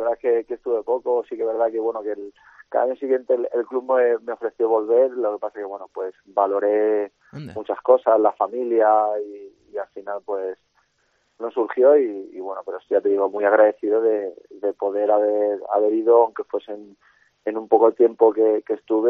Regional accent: Petrer, Valencian Community, Spain; yo soy de Petrer, de un pueblo de aquí de Alicante, y estoy aquí.

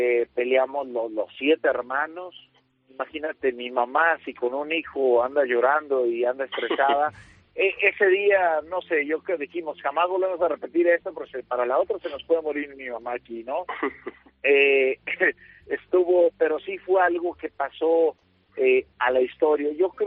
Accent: Michoacán, Mexico; born or raised there; also born or lived in Guadalajara

